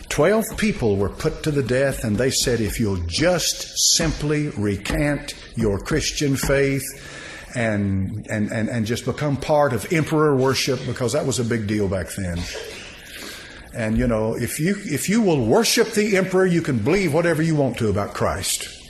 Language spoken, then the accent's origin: English; Bible Belt, United States; born there; I was born on the Bible Belt, and that's what I am.